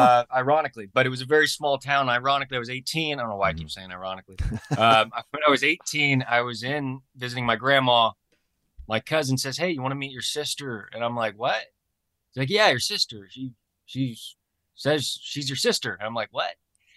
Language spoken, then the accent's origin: English; Illinois, United States; born there; So I was adopted from Springfield or Taylorville, Illinois. One of the two.